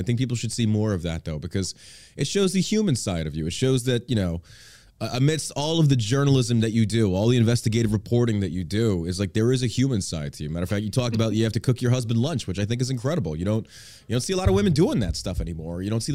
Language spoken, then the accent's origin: English; the South, United States; I'm from the South and I know this.